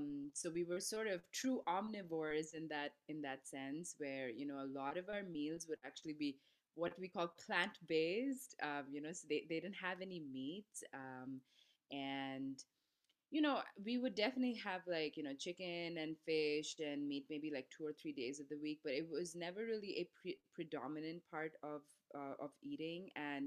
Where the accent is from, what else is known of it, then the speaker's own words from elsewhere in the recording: Mumbai, Maharashtra, India; I was raised on the West Coast. So I grew up in Mumbai, but culturally, I'm from the East Coast of India. So I'm Bengali.